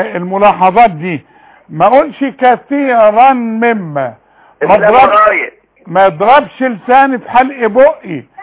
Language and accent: Arabic; Faqous, Sharqia Governorate, Egypt; انا من فاجوس. امي من فاجوس وابويا من